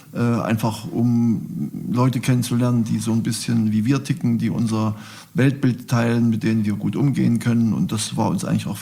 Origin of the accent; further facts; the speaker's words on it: Leipzig, Saxony, Germany; Und ich komme ja aus Leipzig